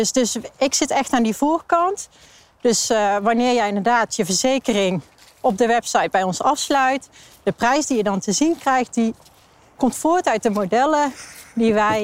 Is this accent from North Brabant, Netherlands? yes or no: yes; North Brabant, Netherlands; now in Apeldoorn, Netherlands; ik kom uit de buurt van Tilburg.